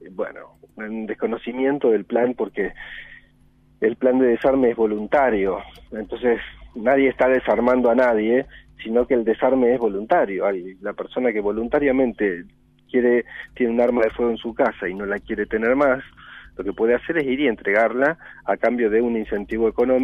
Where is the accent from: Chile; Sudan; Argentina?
Argentina; uno de los resultados que más nos enorgullecen como argentinos